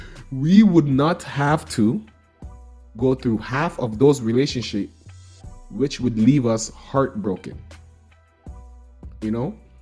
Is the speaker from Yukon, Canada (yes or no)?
no; Toronto, Ontario, Canada; And I got dreads. So what? I'm from Toronto. Allow me.